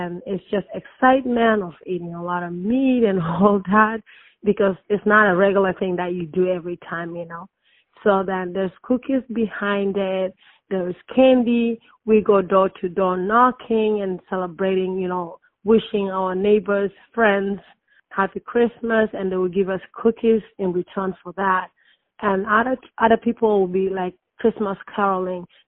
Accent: Sudan; English is a second language; moved away as an adult; now in United States; I came from Sudan through Egypt. We got here in America in November 2003. I was 23 years when I got to America.

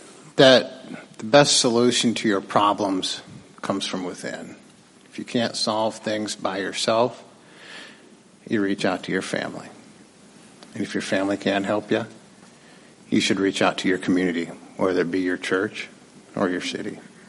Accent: Carroll, Iowa, United States; I come from Western Iowa. I come from Carroll.

